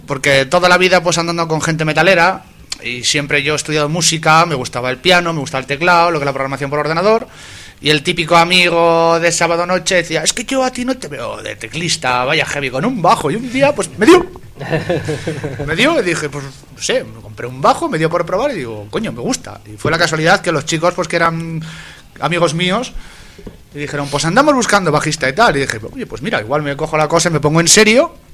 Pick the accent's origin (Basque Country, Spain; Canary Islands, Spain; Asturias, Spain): Basque Country, Spain; Bilbao; Hombre, sí, yo soy de Bilbao.